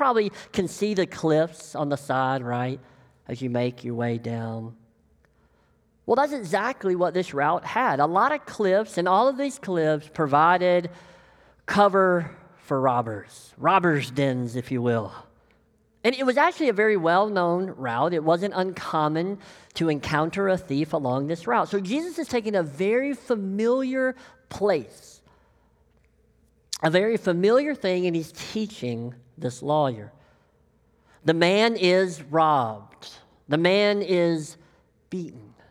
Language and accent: English; Deep South, United States; I grew up in the Deep South, and we tell stories, and they're very good at telling a lesson.